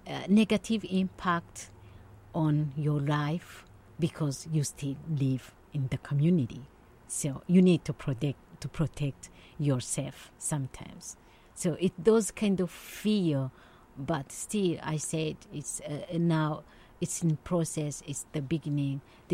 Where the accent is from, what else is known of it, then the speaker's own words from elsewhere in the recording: Burundi; first language Kirundi; English is a second language; So, I did speak my mother language, Kirundi.